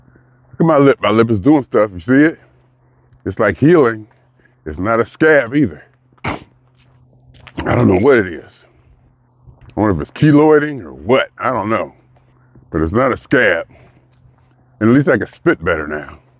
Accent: Youngstown, Ohio, United States; the town I grew up in, my hometown, Youngstown, Ohio, staying with my daughter, hanging with my granddaughter, experiencing family, friends, and food.

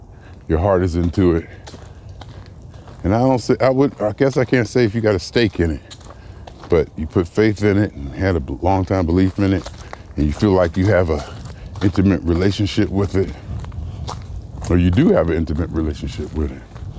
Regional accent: Ohio, United States; also born or lived in Pennsylvania; I was born in Pennsylvania, lived in Pennsylvania, I guess for the first couple weeks, a month or so of my life, in my grandmother's house, till I moved to Ohio.

